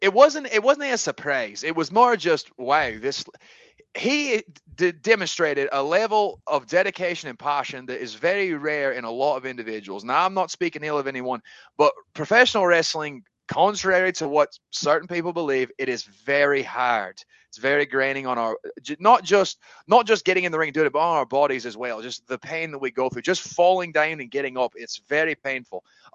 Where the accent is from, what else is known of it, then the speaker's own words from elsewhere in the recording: Inverness, Scotland, United Kingdom; now in Tennessee, United States; I am from Scotland. I am originally from Inverness. … from Glasgow, Scotland. I have family there. I currently reside in Tennessee. So that is where you hear my accent from.